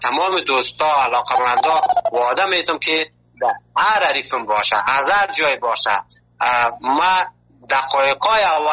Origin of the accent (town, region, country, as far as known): Afghanistan; now in Malatya, Turkey